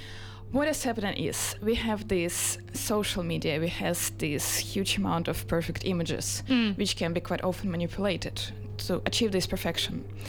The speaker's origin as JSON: {"language": "English", "country": "Russia", "said": "I feel like I'm actually from Russia."}